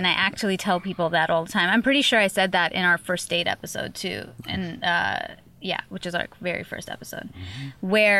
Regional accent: New York, United States; And as a New Yorker, I'm not going to lie

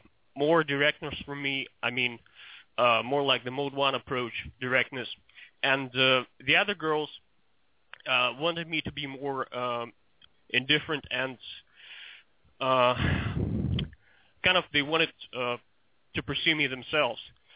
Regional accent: Moscow, Russia; I come from Moscow, you know, Russian girls are pretty submissive, I guess, sometimes.

